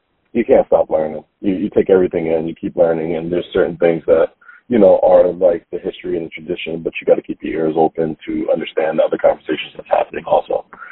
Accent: Philadelphia, Pennsylvania, United States; You know, when I was growing up in Philly, then we're talking about not just the Philly jazz scene, we're talking about the Philly scene in general.

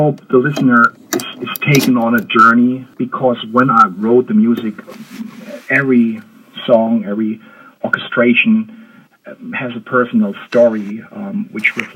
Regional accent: Rhineland-Palatinate, Germany; growing up in Germany, where I am right now, Rhineland-Palatinate, there was a lot of music around

